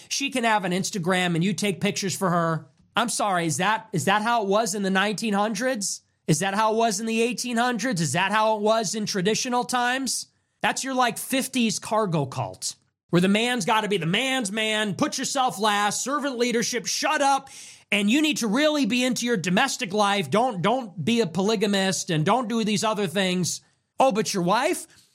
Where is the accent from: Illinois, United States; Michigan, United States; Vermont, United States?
Illinois, United States; La Grange Park; It was invented by a guy from LaGrange Park, my hometown, actually. Kind of funny. A very small town. Small suburb of Chicago.